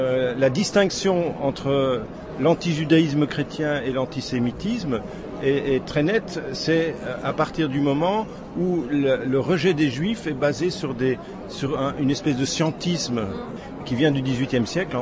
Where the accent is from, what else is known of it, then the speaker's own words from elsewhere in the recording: Belgium; born there; d'abord je suis né en Belgique